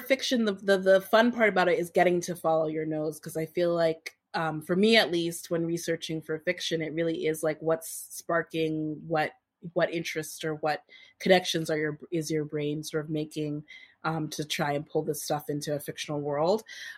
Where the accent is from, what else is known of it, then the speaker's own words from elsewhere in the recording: Boston, Massachusetts, United States; Full disclosure, she and I knew each other vaguely growing up in Boston. We both grew up in Boston.